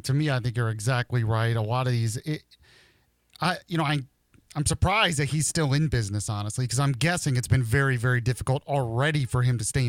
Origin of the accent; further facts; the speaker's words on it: Florida, United States; I'm originally from Florida. We didn't have that.